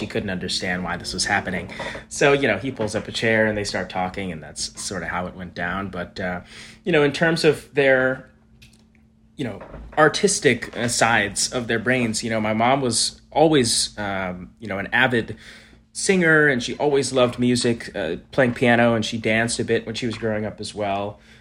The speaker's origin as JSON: {"language": "English", "town": "Jacksonville", "region": "Florida", "country": "United States", "tie": "born or raised there", "also_born_or_lived": "Philadelphia", "first_language": "Japanese", "second_language": "English", "said": "But when we moved away from Philly, we moved to Jacksonville, Florida, where the community was a little bit less diverse, and there certainly wasn't any Japanese school that I could enroll in."}